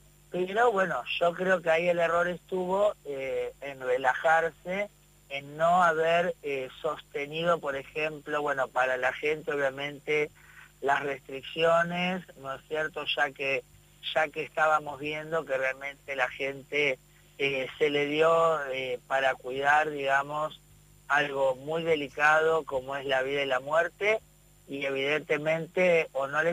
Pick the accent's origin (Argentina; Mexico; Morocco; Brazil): Argentina; somos argentinos, que somos gente que vivimos en este país